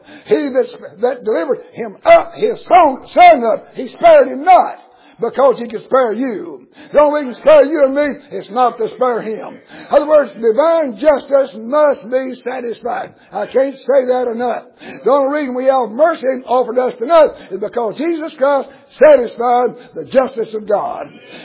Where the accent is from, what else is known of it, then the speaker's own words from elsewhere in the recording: the South, United States; I'm glad I was born and raised in the country. Actually, I'm glad I was born in America. And I'm glad I was born down south in America.